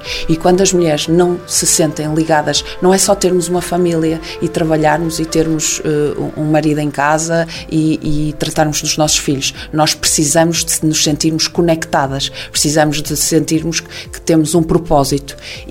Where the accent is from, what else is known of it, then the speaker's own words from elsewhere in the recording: Viana do Castelo, Portugal; Nós estamos sediadas em Viana, eu sou vianense